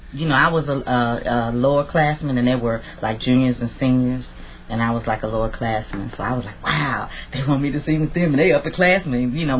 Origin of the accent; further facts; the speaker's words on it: Chicago, Illinois, United States; also born or lived in Detroit; Well, actually, I'm from Chicago by way of Detroit. I was born in Detroit, Michigan, but I spent my whole life in Chicago.